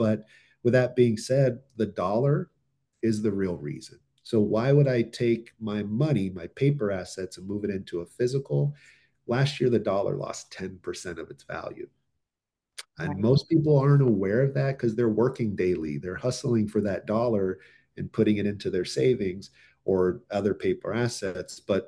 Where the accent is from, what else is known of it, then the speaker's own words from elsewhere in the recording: Thousand Oaks, California, United States; I'm born and raised in the Ventura County. I grew up in Thousand Oaks.